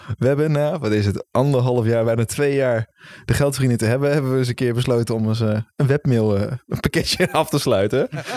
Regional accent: Netherlands; Want we zijn Hollanders.

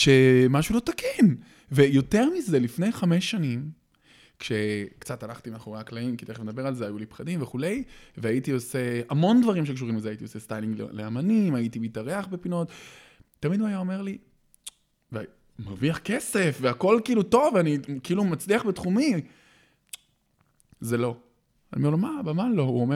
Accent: Beersheba, Southern District, Israel; אני גדלתי בבאר שבע.

